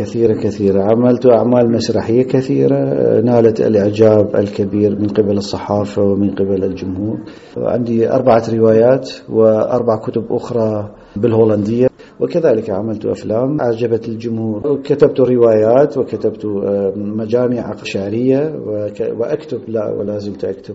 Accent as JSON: {"language": "Arabic", "region": "Kurdistan Region", "country": "Iraq", "tie": "born or raised there", "moved": "yes", "said": "لأنني هربت من قريتنا حين بدأت الحرب العراقية ضد الأكراد في عام 1961، فهربنا."}